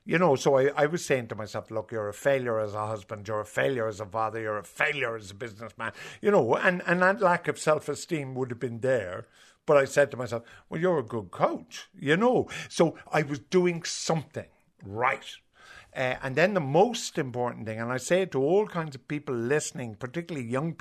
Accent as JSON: {"language": "English", "town": "Cork", "region": "Munster", "country": "Ireland", "said": "I come from Cork, or Hurley, Bill O'Hurley and myself, we are tribal Cork men."}